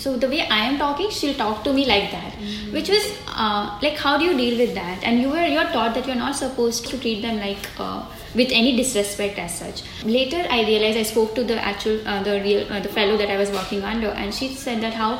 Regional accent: Kolkata, West Bengal, India; now in Delhi, India; then I came to Delhi from, I was originally from Kolkata in India, and then I came to Delhi

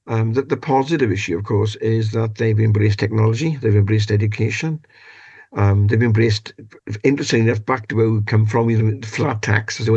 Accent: Wales, United Kingdom; When asked what I am, I tell people I'm Welsh and European.

